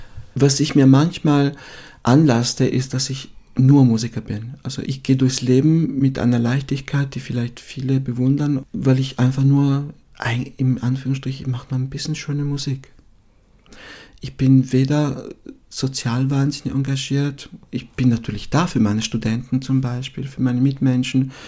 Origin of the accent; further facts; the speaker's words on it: Emilia-Romagna, Italy; German is a second language; Ich komme aus der Romagna.